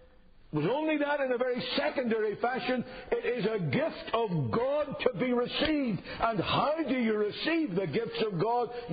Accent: Northern Ireland, United Kingdom; Among the people I grew up with in Northern Ireland

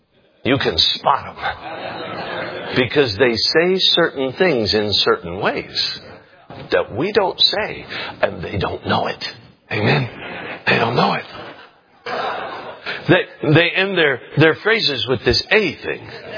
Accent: Minnesota, United States; born there; I was born in Minnesota. All of my relatives lived in Minnesota.

